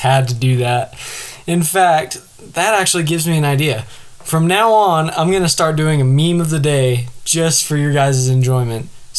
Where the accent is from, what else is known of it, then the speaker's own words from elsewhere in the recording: Idaho, United States; In my home state of Idaho, though, the state really gave me hope about everything with school and sports and all.